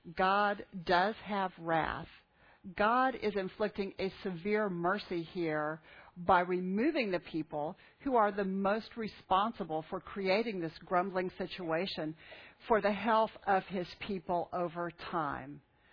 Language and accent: English; Texas, United States; Now, I come from South Texas, which is quail country.